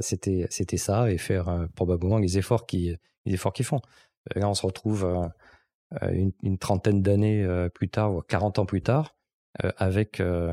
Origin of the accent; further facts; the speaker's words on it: French Polynesia; j'ai grandi à Tahiti, donc la réception à la télé, c'était pas le direct